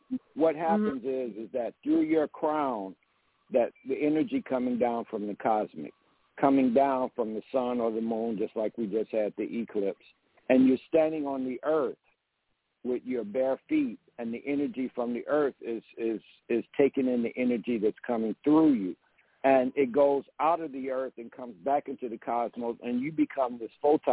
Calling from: Eatonton, Georgia, United States; in the Stolen Land of the Muscogee Creek in Eatonton, Georgia.

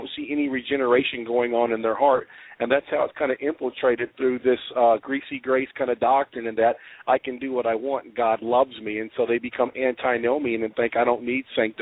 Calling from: Memphis, Tennessee, United States; Okay, hey … I'm calling from Memphis.

